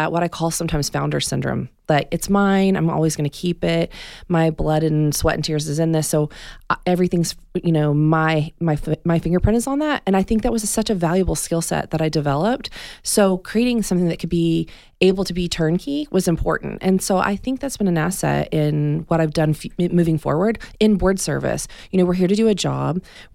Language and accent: English; Texas, United States; moved away as an adult; So I was born and raised in Texas. I was there for the first 20 years of my life, 19 years of my life.